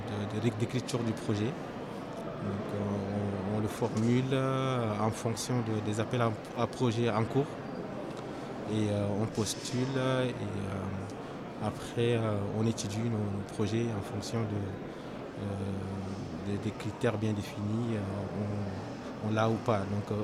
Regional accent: Chad; d'une part, je suis natif du Tchad, donc j'ai vécu là-bas, donc j'ai fait une partie de mes études là-bas

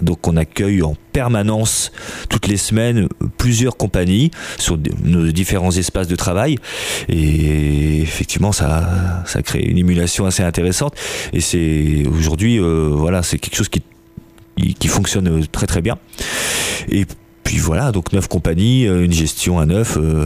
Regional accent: Bourges, Centre-Val de Loire, France; je viens de Bourges, en fait.

